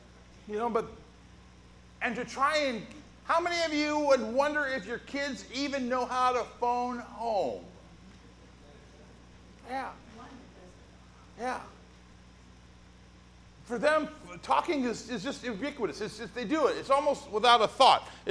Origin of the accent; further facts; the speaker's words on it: South Bend, Indiana, United States; born there; also born or lived in Fresno, California / Jamestown, New York / Sacramento, California; I have lived all over the country. I was born in South Bend, Indiana. I moved then to Fresno, California. I moved then to Jamestown, New York. I moved then to Sacramento, California